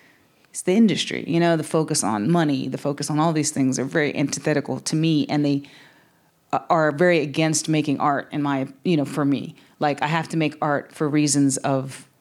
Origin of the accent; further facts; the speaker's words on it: North Carolina, United States; He's from the Piedmont of Italy, and I'm from the Piedmont of North Carolina.